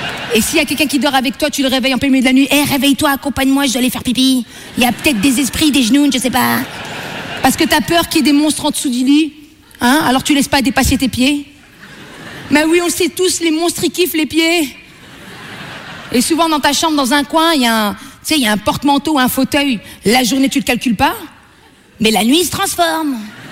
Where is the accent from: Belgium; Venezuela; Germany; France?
Belgium; accent: Belgian; Ben moi, je viens de Belgique, ça s'entend pas trop, là. L'accent belge est pas sexy.